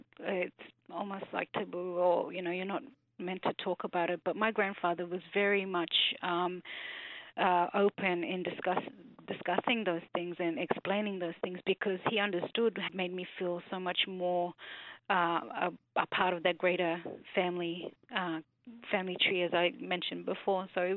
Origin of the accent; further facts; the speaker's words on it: Duan Island, Queensland, Australia; my mob, my big mob. I am from Saibai and Duan Islands, Duan Island, between going from Brisbane to the Straits. And so, yeah, primarily spent childhood time on Duan with wonderful families there, and especially my granddad.